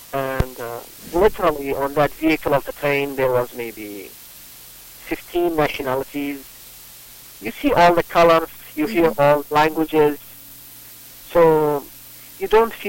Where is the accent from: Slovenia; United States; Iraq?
Iraq; Babylon, Babylon Governorate; I am from Iraq, or some people call it Iraq. My city is Babylon, the ancient city in Iraq